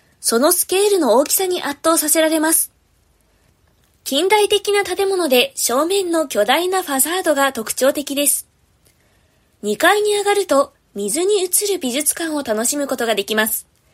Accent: Toyota, Aichi, Japan; 私の地元がまさにトヨタ自動車のある愛知県豊田市なんです。

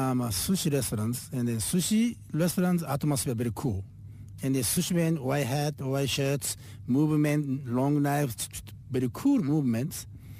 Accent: Hiroshima, Japan; my hometown, Hiroshima, has the professional baseball franchise team called Hiroshima Cubs.

